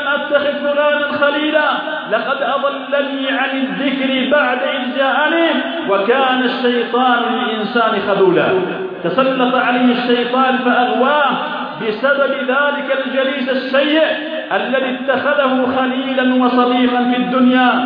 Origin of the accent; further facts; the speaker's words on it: Yemen; بلادنا اليمن